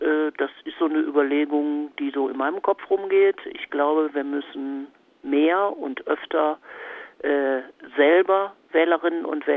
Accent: Wuppertal, North Rhine-Westphalia, Germany; Also ich kann für die Stadt, aus der ich komme, aus Wuppertal, sagen

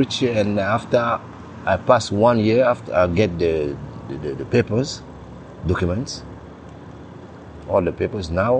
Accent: Chad; now in Italy

